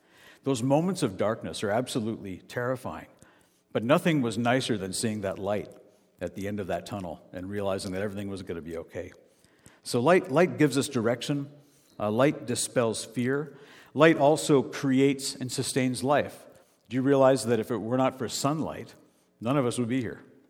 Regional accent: Canada; because we're Canadian, so we apologize.

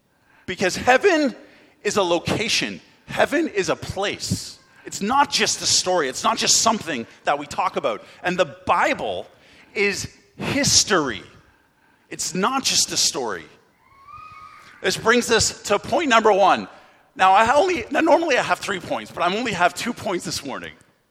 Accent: Canada; I'm Canadian. I'm from Canada.

